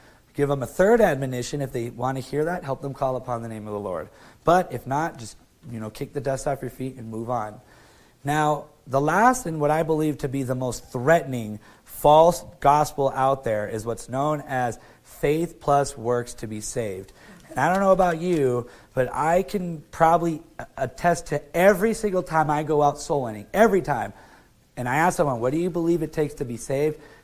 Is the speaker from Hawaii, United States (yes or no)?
yes; Kauai, Hawaii, United States; because I moved here from Arizona, from Kauai in the Hawaiian Islands. And this man has just started a ministry in the island of Kauai, where I'm from